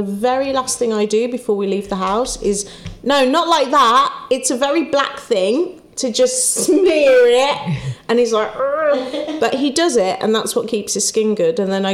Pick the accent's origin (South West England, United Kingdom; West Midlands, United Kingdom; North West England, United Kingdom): West Midlands, United Kingdom; Wolverhampton; I'm from Wolverhampton. My family aren't here.